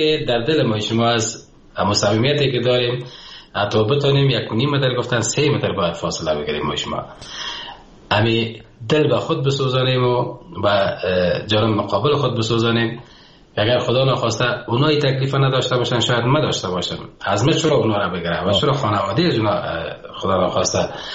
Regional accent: Afghanistan; بخصوص که افغانستان نازنینم که من خاک خاک وطنم مثل زر است برای من، بسیار زیاد دوستش دارم.

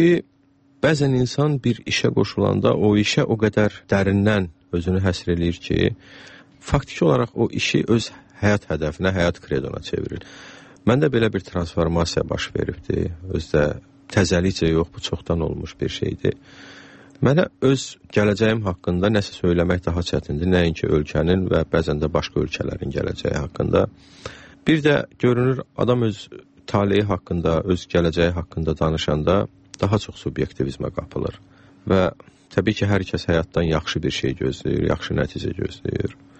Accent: Shamkir, Shamkir District, Azerbaijan; also born or lived in Ganja; doğulmuşam. Bunun da səbəbi ondan ibarət olub ki, o zaman Şəmkirdə doğum evi olmuyordu. Amma Şəmkirdə böyümüşəm, 7 yaşıma dək Təzəkənddə, sonra rayon mərkəzində, məktəb yaşımacan nənəmin, babamın yanında böyümüşəm.

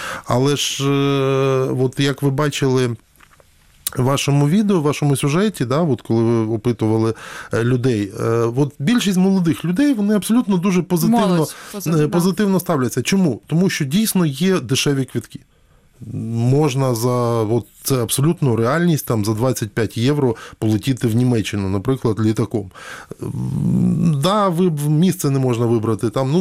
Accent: Lviv, Lviv Oblast, Ukraine; я львів'янин, мені простіше оцінювати ситуацію, бо я знаю, в мене дуже багато друзів, родичів живе у Львові. І я часто там буваю достатньо.

